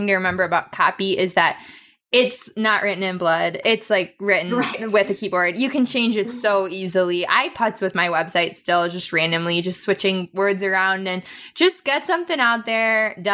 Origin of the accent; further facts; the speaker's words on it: Wisconsin, United States; And I'm from Wisconsin.